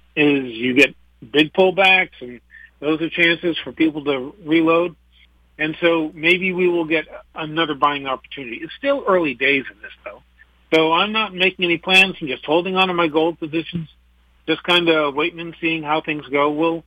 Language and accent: English; Maine, United States; Now, I'm from Maine.